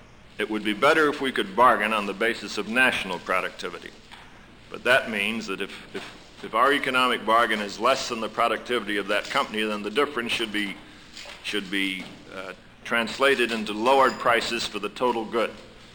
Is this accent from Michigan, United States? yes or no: yes; Detroit, Michigan, United States; I don't think that on this side of the river in Detroit, referring back to my hometown